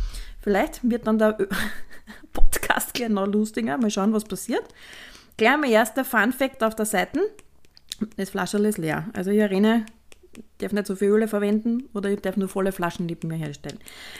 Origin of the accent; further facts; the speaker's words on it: Lower Austria, Austria; schaut bei uns im Weinviertel immer so ähnlich aus